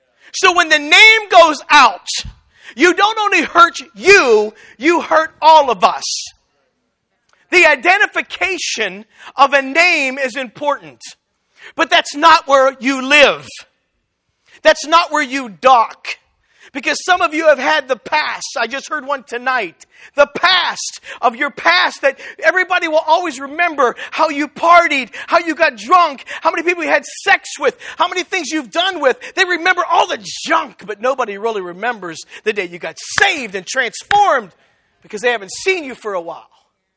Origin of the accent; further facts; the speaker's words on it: Washington, Pennsylvania, United States; They owned a shop on the campus of Washington Jefferson, one of the greatest doctor schools, lawyer schools in the country, Little Washington, PA, below Pittsburgh.